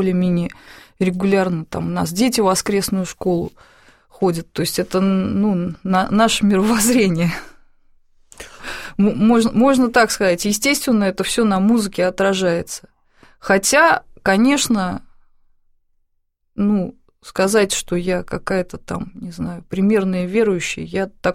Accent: Moscow, Russia; я коренная москвичка, я в Москве родилась, и поколение моих предков здесь жили. То есть практически все мои предки по материнской, отчасти по отцовской линии, коренные москвичи.

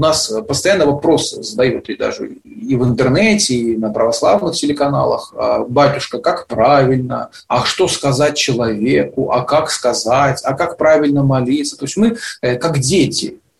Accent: Belgorod, Belgorod Oblast, Russia; Так как я сам из Белгорода

